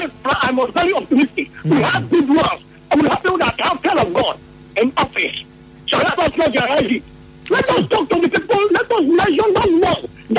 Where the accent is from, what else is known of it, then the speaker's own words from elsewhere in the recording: Akpabo, Nigeria; I am APC. I am from Akpabo. My wife, who is a staff of my local government, is from Akpabo.